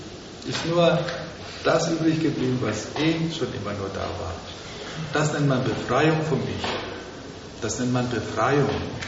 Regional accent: Winsbach, Bavaria, Germany; ich bin auch in Franken lange Zeit aufgewachsen, in Deutschland.

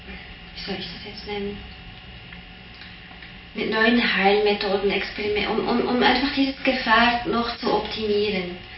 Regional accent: Switzerland; now in Berlin, Germany; Ich komme aus der Schweiz, da ist vieles enger und vieles, es ist noch so eine starke soziale Kontrolle.

